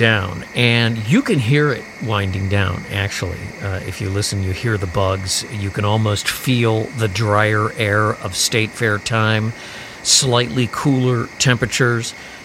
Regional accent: Chicago, Illinois, United States; where I grew up in the Chicago area, the first day of school comes shortly after that.

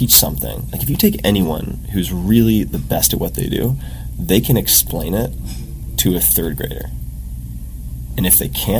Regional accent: New York, United States; I grew up on Long Island, for God's sake.

